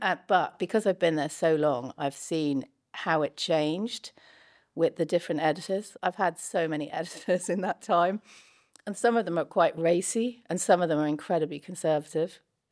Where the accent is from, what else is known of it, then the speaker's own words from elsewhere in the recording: Ireland; I grew up in Ireland. Catholic